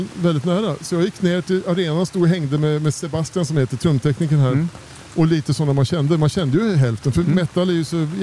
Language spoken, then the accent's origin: Swedish; Sweden; Som svensk så skäms man ju lite grann.